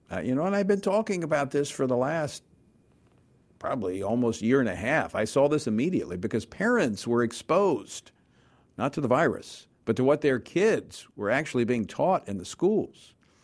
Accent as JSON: {"language": "English", "region": "Louisiana", "country": "United States", "tie": "born or raised there", "said": "one of my early political supporters back in my home state of Louisiana"}